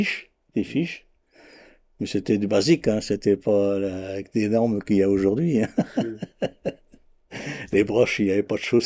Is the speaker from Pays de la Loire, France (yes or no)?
yes; Saint-James, Pays de la Loire, France; je suis natif de la fonderie de Saint-James, sur Sarthe.